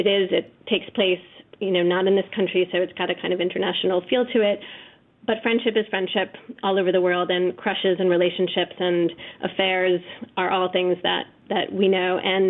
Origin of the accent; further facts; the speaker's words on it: New York City, New York, United States; I also was a child growing up in New York City.